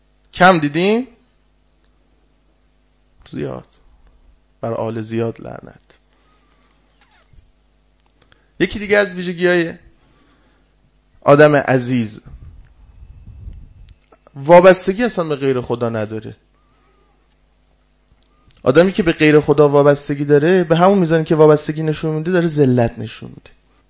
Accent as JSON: {"language": "Persian", "country": "Iran", "said": "گفتم آقا ما فارسیم، فارسی حرف بزن."}